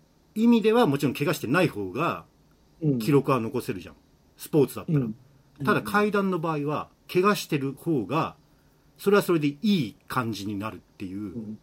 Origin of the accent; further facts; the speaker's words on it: Shizuoka, Japan; 私が生まれ育った町静岡県静岡市清水区はちょうど富士山を表側から眺めることができる住みよい町であります